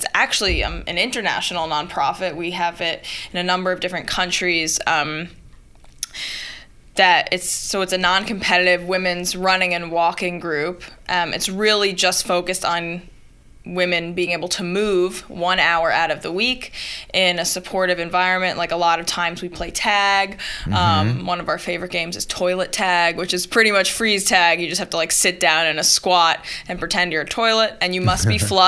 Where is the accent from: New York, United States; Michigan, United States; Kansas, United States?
New York, United States; New Paltz; I grew up in New Paltz, Gardner, around the mountains. My dad moved here because of the rock climbing.